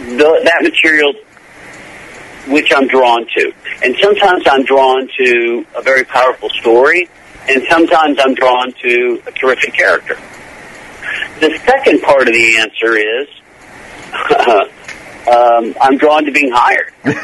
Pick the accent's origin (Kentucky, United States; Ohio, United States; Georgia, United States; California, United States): Kentucky, United States; I grew up in Kentucky, so being paid to ride a horse is a dream job for me.